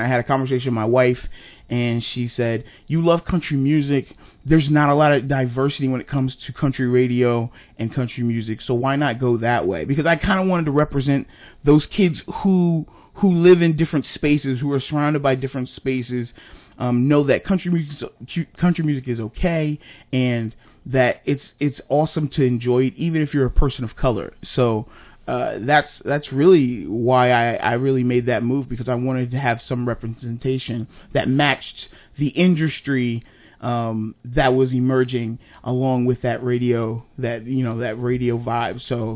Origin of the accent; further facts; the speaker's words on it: Rockville, Maryland, United States; I'm from Rockville. So I grew up in Rockville, went to Rockville High School. So I'm a local guy, not Frederick local, but I am local.